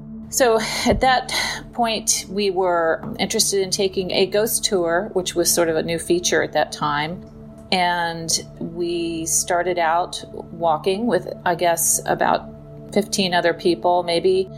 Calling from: Virginia, United States; I'm calling from Virginia.

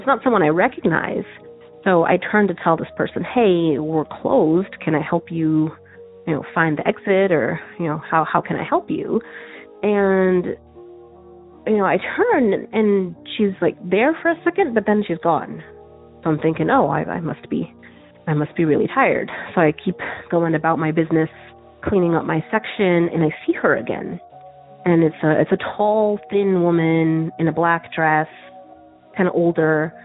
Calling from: Tucson, Arizona, United States; I'm calling from Tucson, Arizona, and I'm a new listener to the show.

